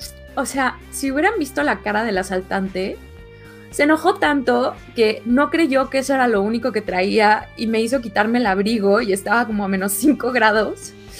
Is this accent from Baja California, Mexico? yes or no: no; Mexico City, Mexico; soy chilanga y la única vez que me han asaltado en mi pinche vida fue en Londres.